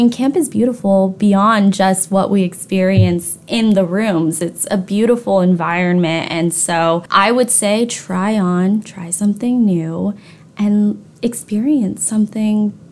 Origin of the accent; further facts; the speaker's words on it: Long Beach, California, United States; I was raised here in Long Beach. My father is Vietnamese. He immigrated to the United States shortly after the war ended, and my mom is from Long Beach. We have deep roots here in Long Beach. So I grew up here in Long Beach.